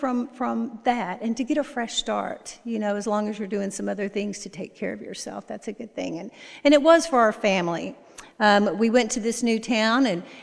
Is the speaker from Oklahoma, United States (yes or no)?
no; Lone Oak, Arkansas, United States; born there; I was born in Lone Oak, Arkansas. It's a little farm town between Little Rock and Memphis.